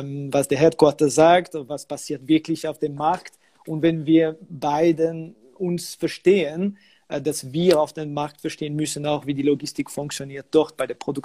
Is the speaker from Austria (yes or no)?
no; Switzerland; Also ich bin vielleicht ein Stereotyp, weil als Schweizer für Uhren zu arbeiten ist wirklich.